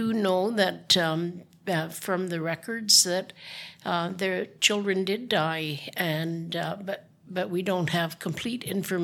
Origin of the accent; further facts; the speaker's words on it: Whitehorse, Yukon, Canada; Well, I was born and raised here in Whitehorse.